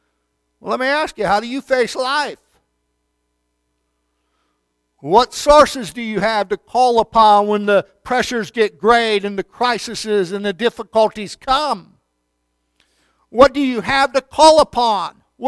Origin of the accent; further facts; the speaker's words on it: New York, United States; I mean, I come from Western New York